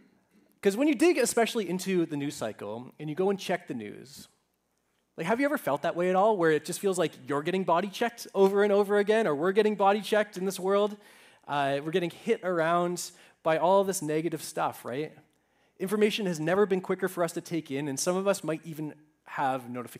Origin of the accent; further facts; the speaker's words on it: Toronto, Ontario, Canada; I grew up in Toronto, and I played for a team called the Westmall Lightning.